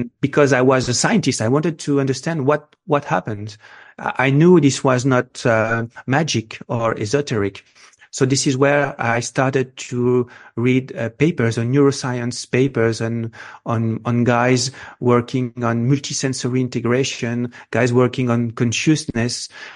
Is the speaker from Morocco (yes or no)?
yes; Morocco; English is a second language; moved away; also born or lived in Europe; You know, I grew up in Morocco. I grew up in Europe.